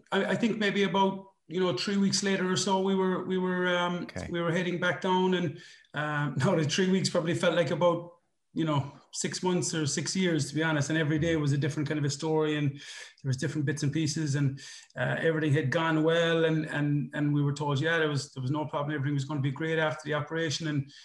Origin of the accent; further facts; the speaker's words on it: Ireland; as we Irish people always tend to be, to these good causes